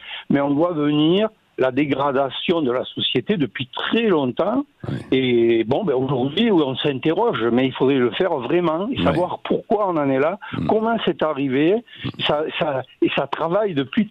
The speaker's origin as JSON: {"language": "French", "country": "France", "tie": "born or raised there", "said": "je suis né en Bien France, sûr."}